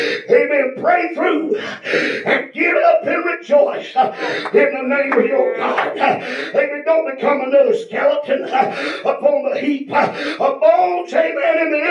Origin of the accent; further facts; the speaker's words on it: Kentucky, United States; We're from Kentucky, so it ain't down there.